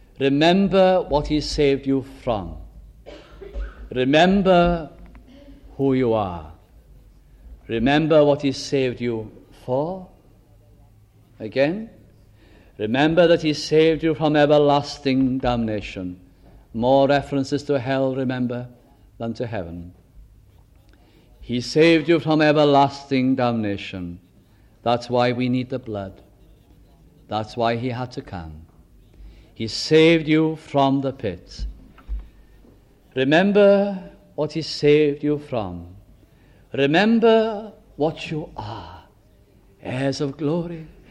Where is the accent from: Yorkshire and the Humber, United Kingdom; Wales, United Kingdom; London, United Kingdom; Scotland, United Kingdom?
Wales, United Kingdom; I'm from North Wales.